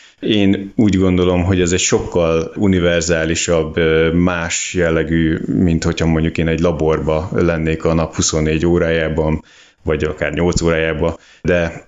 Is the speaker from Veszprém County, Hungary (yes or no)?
no; Kiskunhalas, Bács-Kiskun, Hungary; born there; Én Kiskunhalason születtem, és most már azért egy jó ideje gyakorlatilag itt lakok ebbe a kis városba.